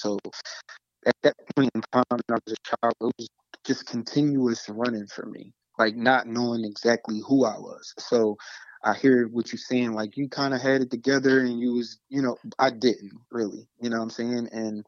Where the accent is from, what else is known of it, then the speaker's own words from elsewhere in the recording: Philadelphia, Pennsylvania, United States; My father lived in the suburbs of Pennsylvania, and, you know, basically I grew up in West Philly.